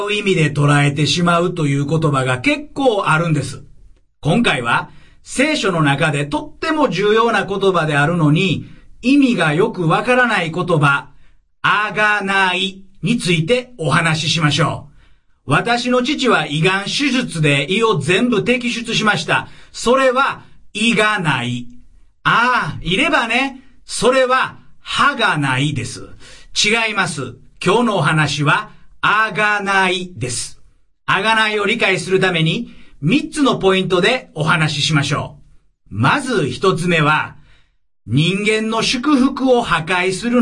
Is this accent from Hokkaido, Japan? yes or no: no; Osaka, Japan; now in Tokyo, Japan; 私はこんなに綺麗な標準語を喋ってますが、実は大阪出身なんです。東京は世田谷に移住して17年。もうアナウンサーみたいに綺麗な標準語しか話せなくなってしまいました。